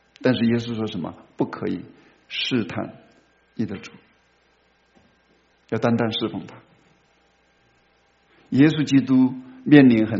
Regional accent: China; 我们今天也一样的，我们中国人的这个古话实在是很有智慧哈

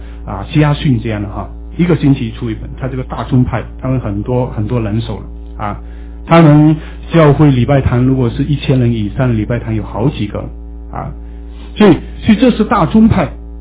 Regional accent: Malaysia; moved away; 我们马来西亚，我们的老家乡那个州哈

